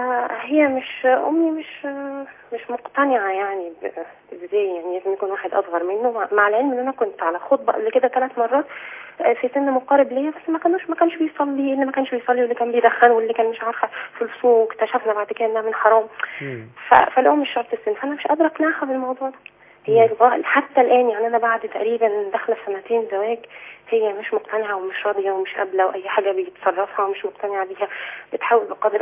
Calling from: Alexandria, Alexandria Governorate, Egypt; من اسكندرية.

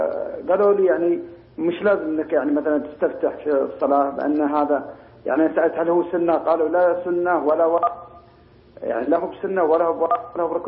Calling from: Qatar; عندنا في قطر.

